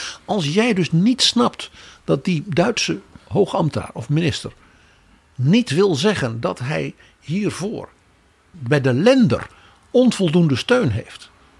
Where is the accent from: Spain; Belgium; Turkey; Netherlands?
Netherlands; ik ben een Nederlander.